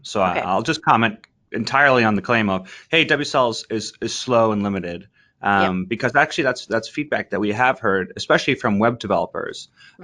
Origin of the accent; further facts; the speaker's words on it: Canada; So I went to the University of Waterloo in Canada. So I'm Canadian A.